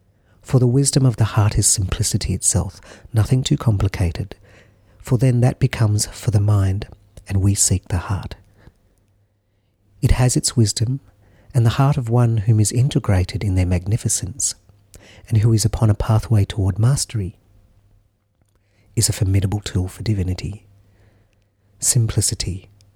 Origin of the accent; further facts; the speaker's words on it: Newcastle, New South Wales, Australia; I host a Thursday night group at a spiritual centre called Miriam Gardens here in my hometown, Newcastle, Australia.